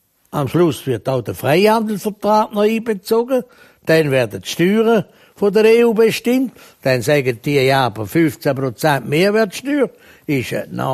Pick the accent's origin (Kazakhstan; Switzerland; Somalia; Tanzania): Switzerland; Wir haben überall den Wert aufgelegt, wir sind Schweizer.